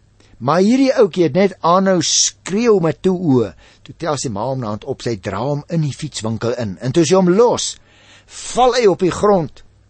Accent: Paarl, Western Cape, South Africa; Dit was natuurlik vir ons baie lekker want ons kom oorspronklik van die Parel af

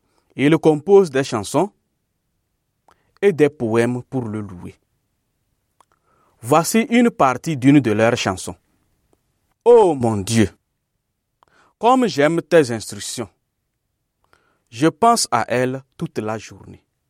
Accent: Togo; Je suis originaire du Togo.

